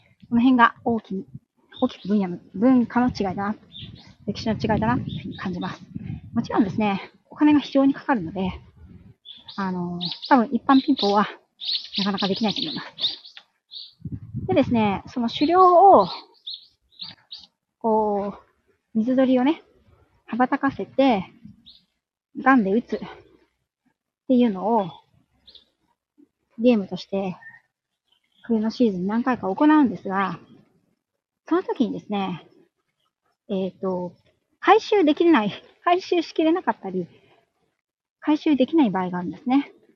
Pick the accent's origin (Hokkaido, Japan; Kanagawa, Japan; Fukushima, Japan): Kanagawa, Japan; Yokohama; 私も横浜市民なのでずっと